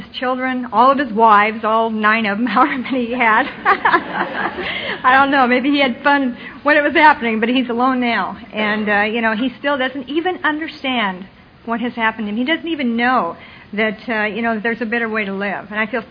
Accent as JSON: {"language": "English", "town": "Billings", "region": "Montana", "country": "United States", "said": "I come from Billings, Montana, where there's a group back there called the Billings Recovery Group, and they send their greetings."}